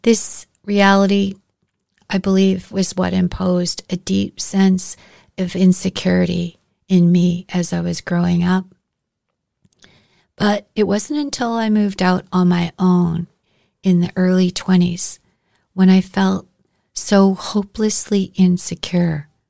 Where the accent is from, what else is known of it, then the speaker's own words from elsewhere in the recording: Alberta, Canada; I grew up in Alberta with my mom and 3 sisters, and my mother raised us to be a Catholic, but she allowed us to choose our own faith when we were old enough to do so.